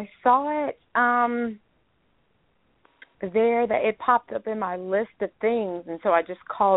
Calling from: Washington metropolitan area, United States; I'm here in the D.C., Maryland, Virginia area.

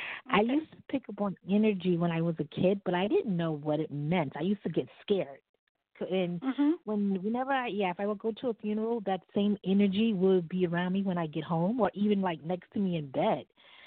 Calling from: New Jersey, United States; I am calling from New Jersey.

